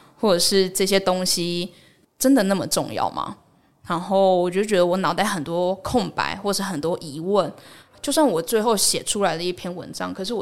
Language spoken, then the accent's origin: Chinese; New Taipei, Taiwan; 就是我是新北人，然后可是从高中、大学都是在台北读书这样子。